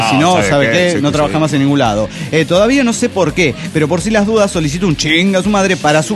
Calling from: Puno, Peru; de Puno, Perú.

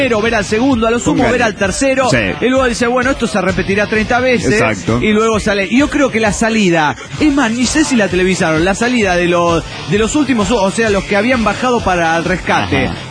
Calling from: Michoacán, Mexico; de Marina Michoacán.

